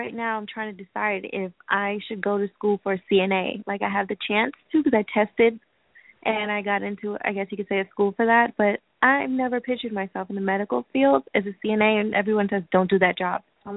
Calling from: New York, United States; I'm calling from New York.

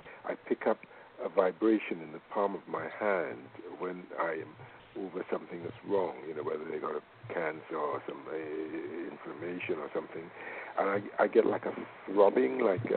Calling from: Trinidad & Tobago; I'm calling from Trinidad.

